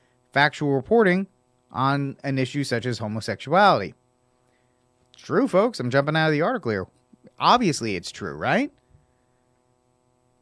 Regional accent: Texas, United States; Because it's just, in my opinion, as a Texan, that's just as bad.

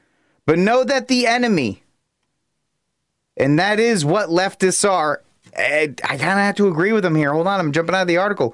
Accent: Rhode Island, United States; now in Texas, United States; I, as a man in Texas, have to fund abortions in California and Oregon, in my home state of Rhode Island

